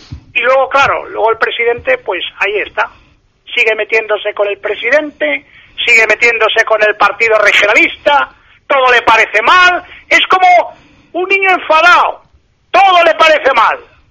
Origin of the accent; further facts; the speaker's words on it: Cantabria, Spain; por hablar como yo considero de España, porque yo soy de Cantabria